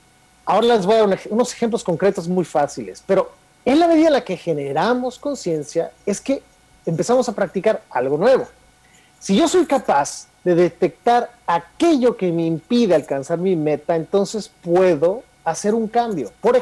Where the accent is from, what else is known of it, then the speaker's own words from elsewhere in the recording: Mexico; Nosotros como mexicanos vemos un francés, un chino, un alemán, rápidamente detectamos su cultura, pero la nuestra no la vemos.